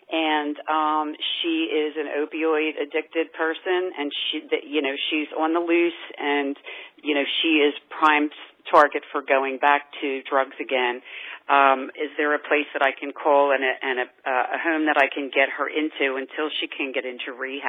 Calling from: Ambler, Pennsylvania, United States; I'm calling from Ambler, Pennsylvania.

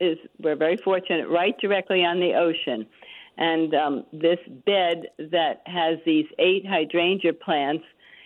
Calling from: Hershey, Pennsylvania, United States; I am calling from Hershey, Pennsylvania.

